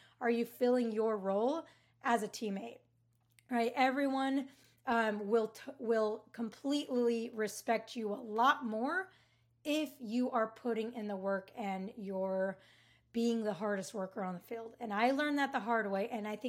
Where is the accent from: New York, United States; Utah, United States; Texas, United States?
Utah, United States; So I ended up actually transferring to Utah State, which is my home state, about 2 hours away from where my parents lived at the time. And I assumed that because I was from there